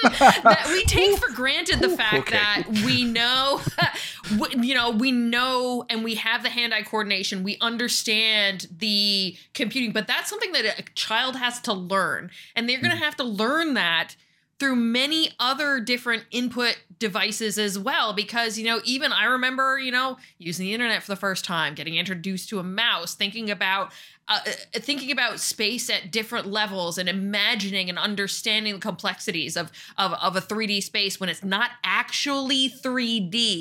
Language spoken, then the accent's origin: English; Canada; We're Canadian, right?